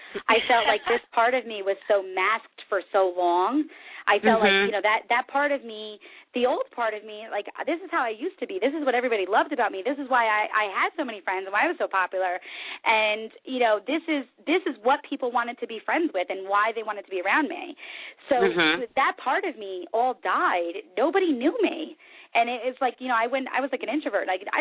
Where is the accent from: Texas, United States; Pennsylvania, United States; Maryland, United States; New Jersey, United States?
New Jersey, United States; I'm street savvy, girl. We're from Jersey. We're born, you know, we gotta be savvy.